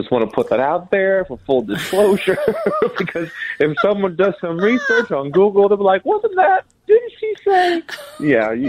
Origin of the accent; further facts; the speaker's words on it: Minnesota, United States; I'm from Minnesota.